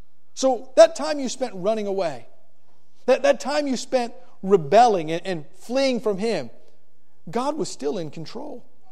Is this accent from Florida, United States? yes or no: yes; Homestead, Florida, United States; Part of my testimony is growing up in Miami, Florida, actually Homestead, Florida, just south of Miami.